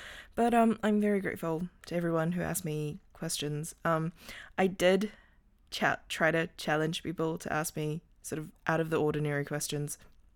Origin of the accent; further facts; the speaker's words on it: New Zealand; For those of you who don't know, I am from New Zealand.